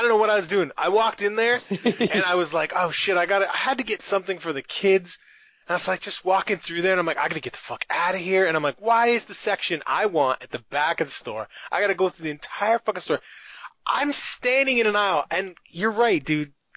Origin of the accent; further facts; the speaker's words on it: Canada; But as a Canadian, I don't want to say something.